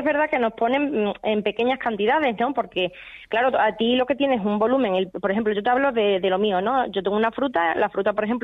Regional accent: Montijo, Extremadura, Spain; Incluso yo soy aquí de Montijo y va el de la calzada, y entonces gente por aquí que no tienen fruta a mano, fruta cerca

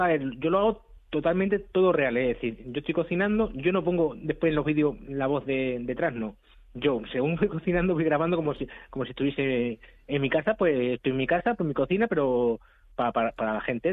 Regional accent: Extremadura, Spain; yo soy extremeño y yo tengo que promocionar los productos de mi tierra

